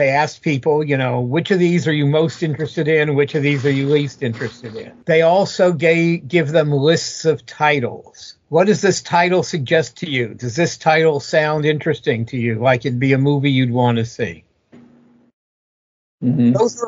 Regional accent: Los Angeles, California, United States; I grew up in Los Angeles, but my family wasn't in the entertainment industry.

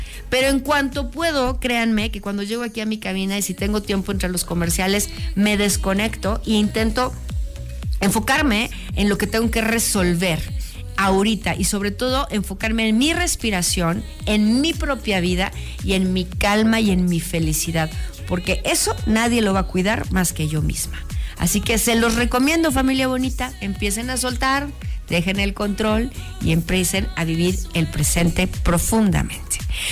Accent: Mexico; todos somos mexicanos y lo que pasa en Nayarit, lo que pasa en Los Cabos, en La Paz, en Acapulco, en Oaxaca, en Chiapas, en Veracruz, en cualquier parte de nuestro México lindo y querido

